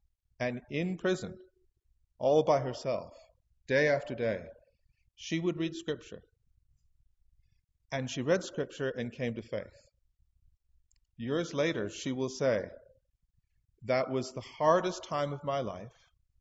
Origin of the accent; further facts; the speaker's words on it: Cardiff, Wales, United Kingdom; So I was raised as a little boy in Cardiff, Wales, until I was about